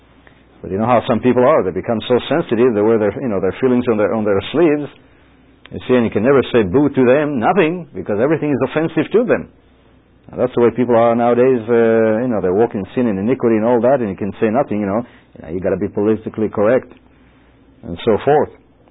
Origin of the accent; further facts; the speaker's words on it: Israel; I'm a Jew, understand that. I was raised in Israel